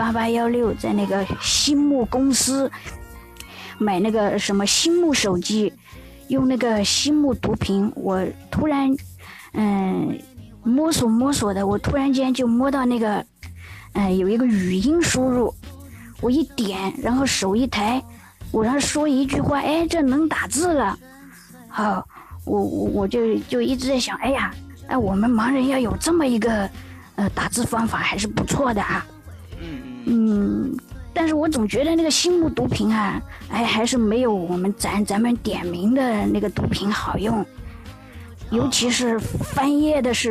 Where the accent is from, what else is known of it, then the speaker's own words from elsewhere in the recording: Hunan, China; 其实我是湖南的